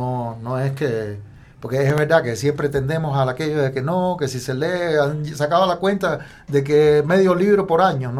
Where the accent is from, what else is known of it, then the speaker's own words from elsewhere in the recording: Ecuador; Estoy en Ecuador, soy ecuatoriano.